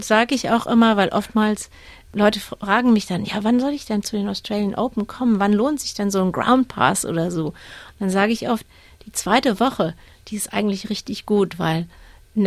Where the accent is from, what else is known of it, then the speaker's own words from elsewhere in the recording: Saarland, Germany; born there; moved away; Ich bin im Saarland geboren, an der Grenze zu Frankreich und Luxemburg und bin immer eine, ich sag mal, wie so eine Lokalpatriotin geblieben